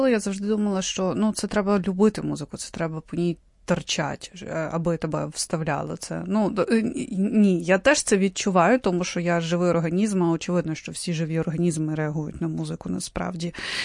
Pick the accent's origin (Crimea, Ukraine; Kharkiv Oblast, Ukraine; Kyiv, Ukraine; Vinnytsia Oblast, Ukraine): Kyiv, Ukraine; Сталося так, що я киянка, яка народилася, виросла в цьому місті